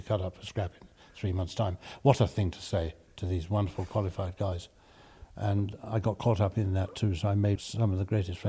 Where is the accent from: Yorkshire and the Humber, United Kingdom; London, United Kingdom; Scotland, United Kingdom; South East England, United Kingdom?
South East England, United Kingdom; Guildford; I got to know the workforce in Guildford Sheds, my hometown.